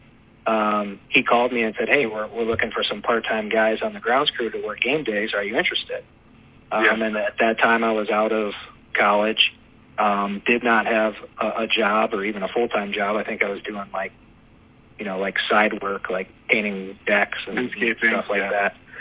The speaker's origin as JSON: {"language": "English", "town": "Strongsville", "region": "Ohio", "country": "United States", "tie": "born or raised there", "said": "It's kind of funny just because I grew up in Strongsville, which is the city right next to Berea, where the practice facility is."}